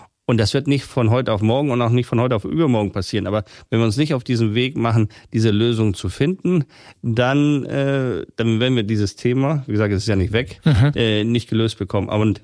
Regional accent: Hamburg, Germany; ich komme jetzt aus Hamburg

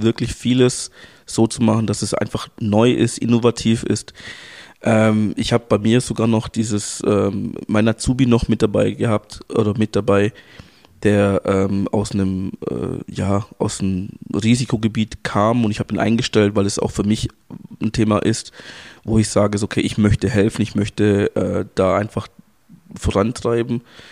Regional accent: Angola; now in Germany; Wir sind damals als Flüchtlinge aus Angola gekommen, 89 in Deutschland, beziehungsweise in Berlin gelandet noch.

